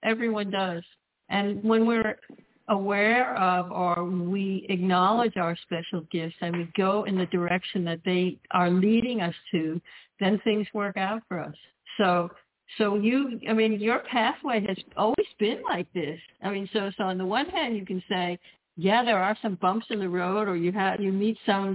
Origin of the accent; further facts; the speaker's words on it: Washington, District of Columbia, United States; moved away; My background is just I grew up in Washington, D.C.